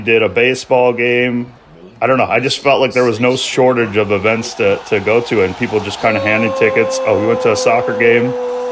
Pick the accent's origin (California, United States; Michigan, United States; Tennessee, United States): Michigan, United States; born or raised there; now in Beijing, China